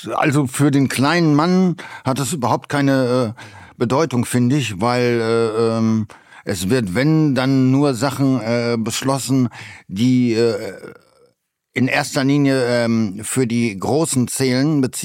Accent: Düsseldorf, North Rhine-Westphalia, Germany; ich bin 54 Jahre alt, ich komme aus Düsseldorf

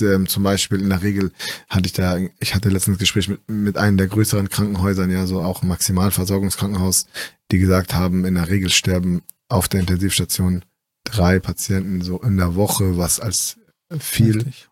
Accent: Aurich, Lower Saxony, Germany; also born or lived in Lebanon; now in Hamburg, Germany; Ich bin 37 Jahre alt. Gebürtig komme ich aus dem Libanon. Bin in Ostfriesland Aurich aufgewachsen. Nach meinem Abitur nach Hamburg gekommen

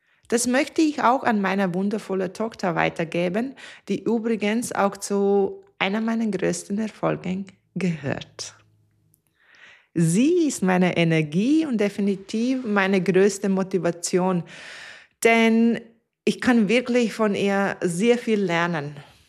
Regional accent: Latvia; moved away as an adult; Das erinnert mich an meine Kindheit in Lettland, wo ich meine ersten 18 Lebensjahre verbracht habe. Ich bin am Land aufgewachsen

